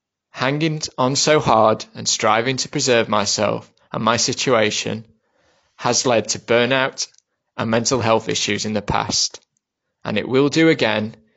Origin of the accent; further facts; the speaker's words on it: Chesterfield, East Midlands, United Kingdom; Growing up in Chesterfield or Ches Vegas, we didn't have the comfy middle class existence I have now, and therefore, as a family, had to be more frugal.